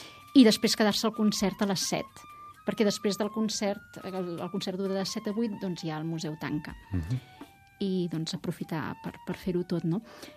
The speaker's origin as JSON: {"language": "Catalan", "region": "Catalonia", "country": "Spain", "said": "a mi personalment més m'agraden i del que com a catalans hem d'estar més orgullosos"}